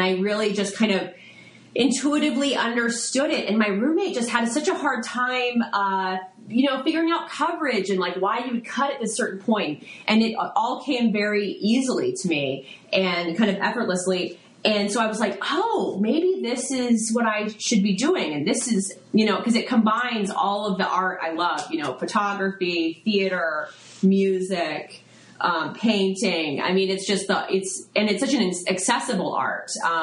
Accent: Texas, United States; You know, I grew up in South Texas, and I just didn't think that was an option for me.

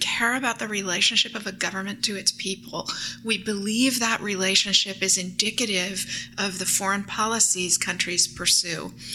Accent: Sonoma, California, United States; Because in my talks with my dad's Rotary Club and my mom's afternoon salon in my hometown of Sonoma, California

